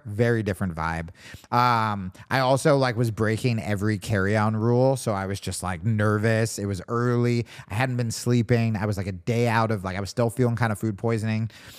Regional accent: Hawaii, United States; I was just like, you know, I'm Hawaiian.

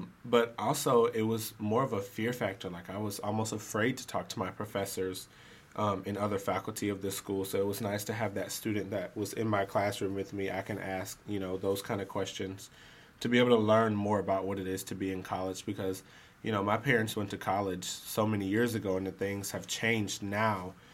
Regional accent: Lawrenceville, Georgia, United States; So I am originally from Lawrenceville, Georgia, where I grew up, and I went to Gwinnett County Public Schools.

